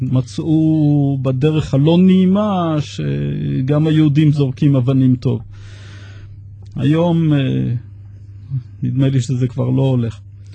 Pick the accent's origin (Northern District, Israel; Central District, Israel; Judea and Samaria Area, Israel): Northern District, Israel; Sha'ar HaGolan; also born or lived in Beit Zera; אז הם עברו לקיבוץ שער הגולן שעלה ב-1937, ומאז אנחנו בעצם חברי שער הגולן.